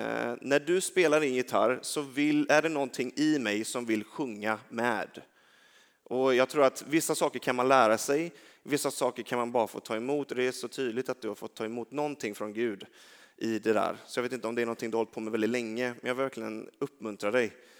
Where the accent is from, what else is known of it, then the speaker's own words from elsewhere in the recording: Gothenburg, Västra Götaland County, Sweden; Och jag är uppvuxen i Göteborg